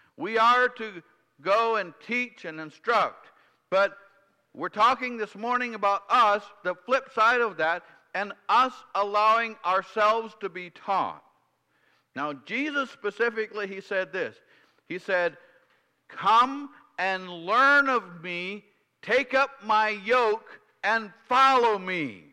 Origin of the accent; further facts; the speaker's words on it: United States; am I right in saying that we as an American people are sort of extreme on the side of being independent?